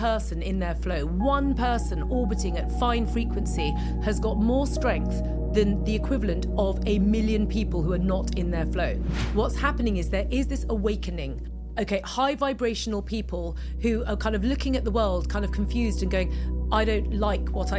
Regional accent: United Kingdom; because, you know, I am a British woman, and therefore I've grown up in this kind of British Western narrative in the late 20th, early 21st century.

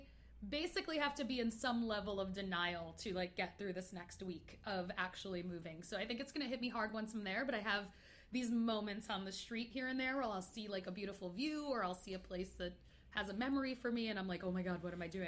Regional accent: New York, United States; now in Los Angeles, United States; Like, I grew up in New York, like I mentioned, I went to NYU for like theater and my focus was solo performance.

